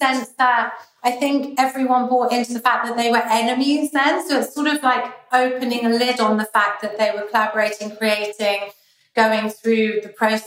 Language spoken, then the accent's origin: English; London, United Kingdom; we grew up in London